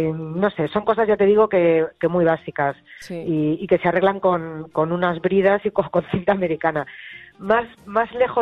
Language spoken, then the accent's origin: Spanish; Madrid, Community of Madrid, Spain; como buena madrileña, he utilizado muchísimo la moto, el scooter, para moverme por la ciudad y 20 kilómetros a la redonda de Madrid, ¿no? Del centro.